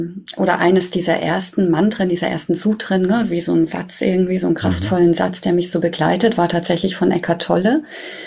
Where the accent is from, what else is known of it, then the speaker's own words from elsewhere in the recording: Bavaria, Germany; ich komme aus Bayern